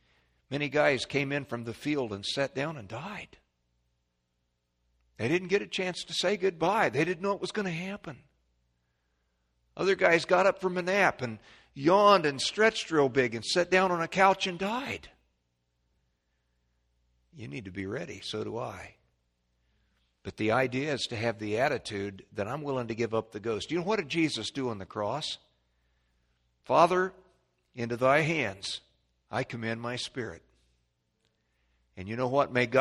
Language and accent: English; United States; I grew up in Clark County and I went off to the far country. I mean, St. Louis and Chicago and Detroit from here, those are certainly far countries. But the Lord allowed me to come back.